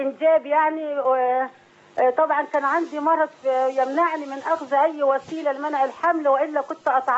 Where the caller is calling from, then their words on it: Cairo, Cairo Governorate, Egypt; من القاهره.